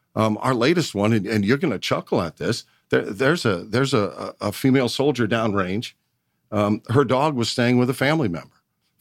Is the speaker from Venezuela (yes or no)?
no; Milwaukee, Wisconsin, United States; Milwaukee originally.